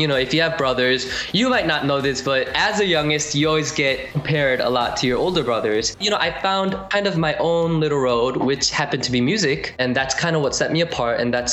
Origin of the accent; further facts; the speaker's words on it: Ohio, United States; now in South Korea; Yes, yes. I grew up in the United States in a state called Ohio. Very small city, but yeah, that's my hometown.